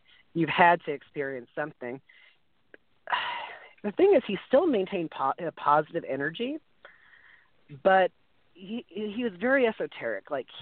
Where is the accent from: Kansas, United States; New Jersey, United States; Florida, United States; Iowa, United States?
Kansas, United States; I've growing up in Kansas, especially, I've been to a lot of small towns